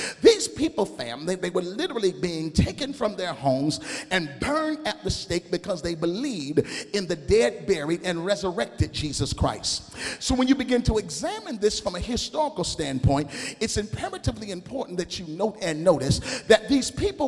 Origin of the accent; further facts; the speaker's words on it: Grand Rapids, Michigan, United States; I can remember when I was a little bitty boy, growing up in Grand Rapids, Michigan, where I still reside.